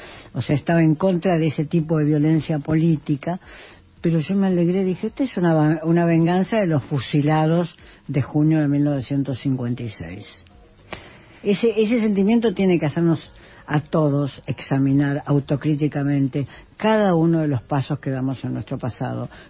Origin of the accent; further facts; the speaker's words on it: Argentina; un historiador de la cultura, como soy yo, para un argentino.